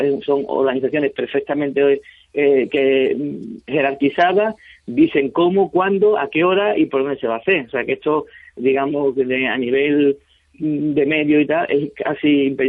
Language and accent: Spanish; Ceuta, Spain; yo llevo destinado en Ceuta 30 años, soy de Ceuta, conozco perfectamente Ceuta y también Marruecos